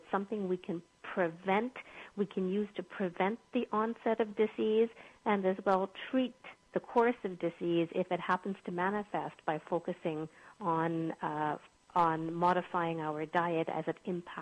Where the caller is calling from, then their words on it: Calgary, Alberta, Canada; From Calgary in Canada.